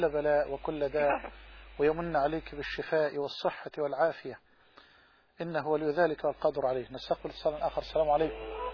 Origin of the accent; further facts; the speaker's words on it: Egypt; وأسأل الله أن يجعل بلدنا مصر واحة للأمن والأمان